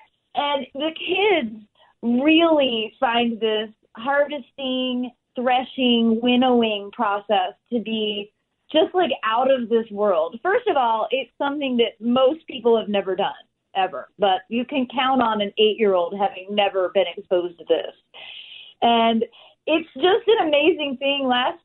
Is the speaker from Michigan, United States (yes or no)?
yes; Michigan, United States; I grew up in the Midwest. I'm from Michigan.